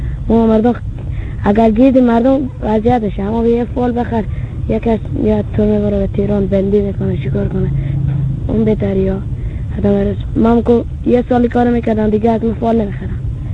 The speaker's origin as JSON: {"language": "Persian", "country": "Afghanistan", "lives_now": "Iran", "said": "ما افغانی هستی. چهار نیم سالش پدرم اینجا هست."}